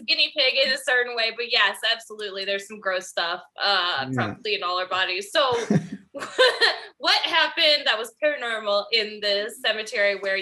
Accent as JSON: {"language": "English", "region": "Illinois", "country": "United States", "tie": "born or raised there", "said": "Well, I grew up on the Indiana border. I'm from Illinois, but it was really near Indiana."}